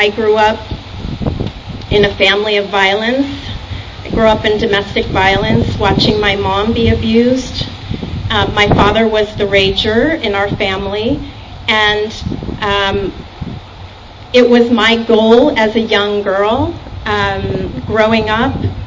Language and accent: English; New York, United States; I grew up in New York.